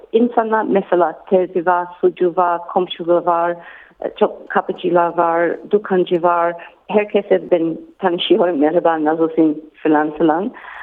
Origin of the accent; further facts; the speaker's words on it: Sydney, New South Wales, Australia; Turkish is a second language; Sydney'de. Sydney'de bir mahalle, yani Northbridge.